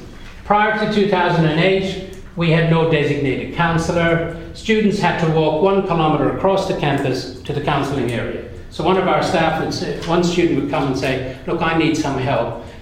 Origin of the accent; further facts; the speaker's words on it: Ireland; everybody loves, because I'm Irish, that I'm in the Elf Centre